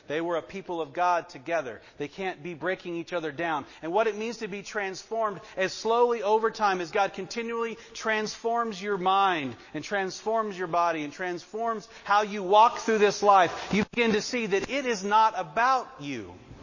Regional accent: the South, United States; Because I grew up in the South, and we've talked about this a ton of times.

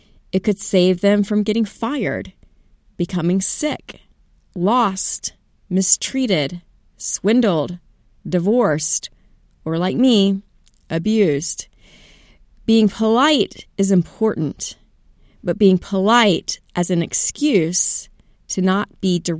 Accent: the South, United States; I grew up in the South, so we were always taught to mind your own business

